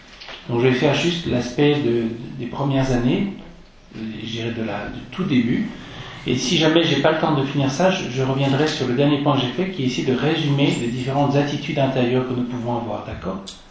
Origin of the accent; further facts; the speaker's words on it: France; Je suis un Français-Français, vraiment.